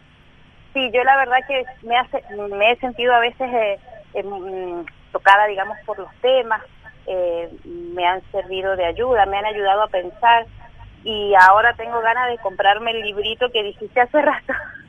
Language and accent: Spanish; Mendoza, Argentina; que yo soy de Mendoza.